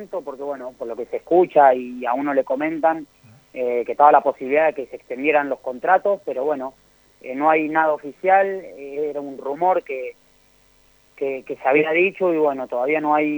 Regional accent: Mendoza, Argentina; Santa Fe es una provincia muy similar a lo que es Mendoza, de donde soy yo.

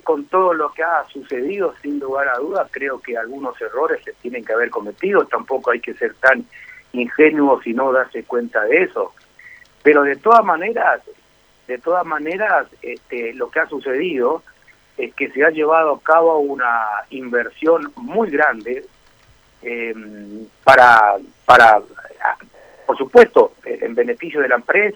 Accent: Avellaneda, Santa Fe, Argentina; Yo hace 70 y algo de años nací en Avellaneda, viviendo en Avellaneda.

